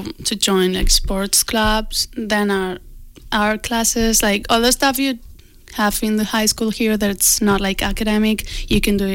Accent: Barcelona, Catalonia, Spain; I'm from Barcelona, that it's, I live in a town near Barcelona, so I'm used to, like, the city

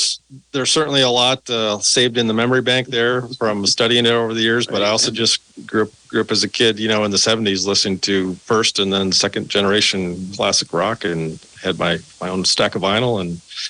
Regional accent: Middleton, Wisconsin, United States; So born and raised here in the Madison area, I grew up in Middleton, Middleton High School graduate, the year is classified.

